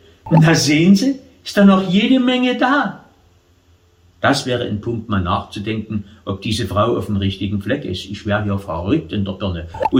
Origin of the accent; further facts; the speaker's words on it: Saxony, Germany; Und man fragt sich als Sachse, was haben wir verbrochen